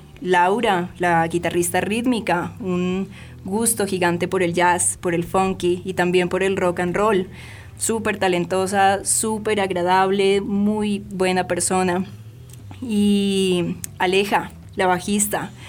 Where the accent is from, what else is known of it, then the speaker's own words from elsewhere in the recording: Pasto, Nariño, Colombia; born there; yo nací en Pasto. Para quienes no conocen la ciudad, está al sur de Colombia, es la capital del departamento de Nariño.